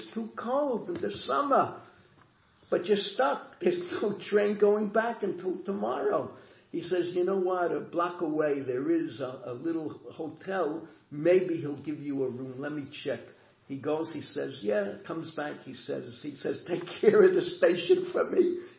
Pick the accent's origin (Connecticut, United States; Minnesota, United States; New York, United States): New York, United States; New York City; I grew up... I grew up in the Bronx, and the Bronx had over 1 million Jews.